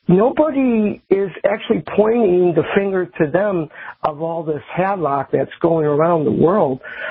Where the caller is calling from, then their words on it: Chicago, Illinois, United States; I'm calling from Chicago.